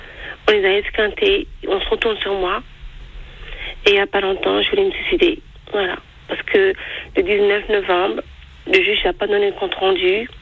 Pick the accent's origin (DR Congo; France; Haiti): France; ma mère qui est martiniquaise, mon père qui est algérien, mm-hmm. et je suis française